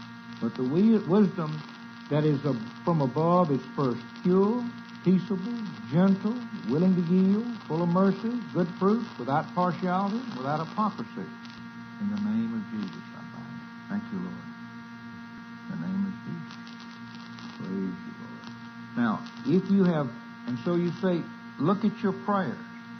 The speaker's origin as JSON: {"language": "English", "region": "the South", "country": "United States", "tie": "born or raised there", "said": "Now, I was raised in the South, on a cotton plantation."}